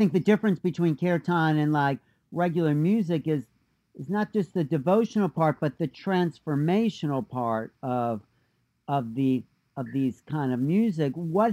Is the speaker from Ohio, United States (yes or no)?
no; Long Island, New York, United States; I mean, I was brought up on Long Island.